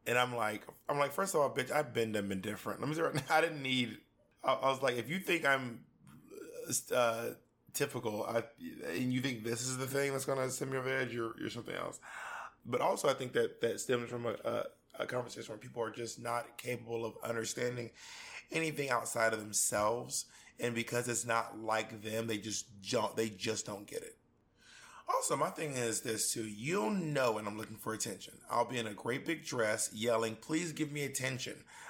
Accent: the South, United States; I grew up in the South.

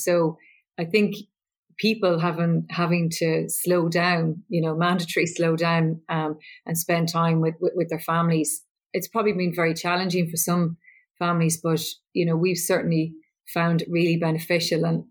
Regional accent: Loughrea, Connacht, Ireland; Yeah, I grew up in Loughrea, County Galway, and I was number three of five children.

